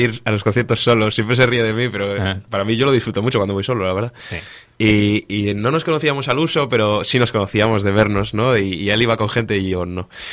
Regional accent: Castro Urdiales, Cantabria, Spain; Yo soy castreño, así es, sí.

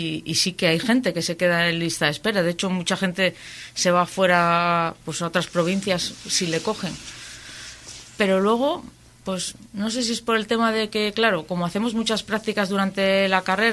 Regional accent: Cantabria, Spain; prefiero trabajar en mi pueblo, que no tener que estar desplazándome a Santander, que ya había estado los años de estudiar yendo y viniendo.

